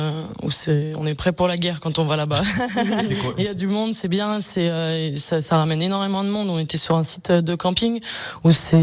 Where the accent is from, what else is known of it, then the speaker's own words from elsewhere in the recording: Bonneville, Auvergne-Rhône-Alpes, France; Oui, moi je suis d'ici, je suis de Bonneville, et puis on va dire que je suis un peu accrochée à la montagne.